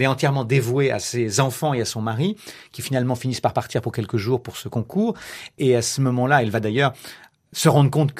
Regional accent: Barbezieux, Nouvelle-Aquitaine, France; Moi, j'ai grandi à Barbezieux, en Charente, qui est une ville de 4000 habitants. Oui, la grande ville la plus proche à 35 km, c'est Angoulême, c'est vous dire. Bon. Mais en plus, j'ai grandi même dans un village après qui s'appelle Lamérac, qui fait 160 habitants

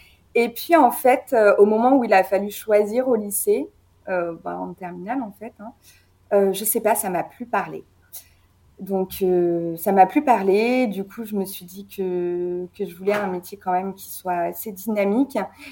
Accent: South, France; now in Paris, France; j'ai bientôt 30 ans. Je suis originaire du Sud et ça fait 4 ans que je viens en région parisienne. Je suis venue habiter à Paris pour mon internat.

